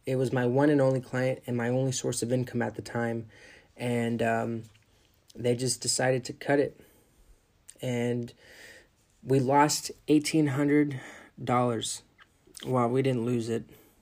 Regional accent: California, United States; I was born in California. I lived here for 11 years.

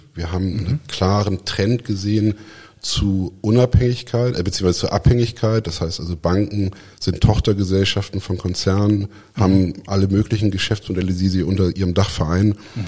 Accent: Hamburg, Germany; now in Stuttgart, Germany; Ich bin aus Hamburg, jetzt seit dem 1.4. fest in Stuttgart.

